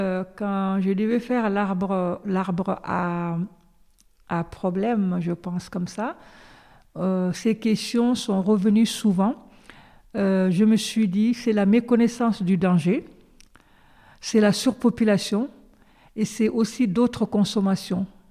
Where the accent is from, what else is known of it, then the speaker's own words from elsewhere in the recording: Diaguili, Guidimaka, Mauritania; moved away as an adult; now in France; Diaguili, je suis née à Diaguili. J'ai grandi à Diaguili. J'ai quitté Diaguili à l'âge de 20 ans pour rejoindre mon mari en France. Donc, Diaguili, comme je vous l'ai dit tout à l'heure, se situe dans le sud-est de la Mauritanie.